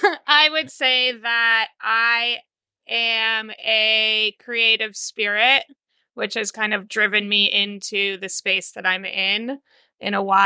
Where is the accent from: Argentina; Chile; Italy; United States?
United States; Massachusetts; also born or lived in Paris, France; I grew up in Massachusetts, so a very different seafood-focused community.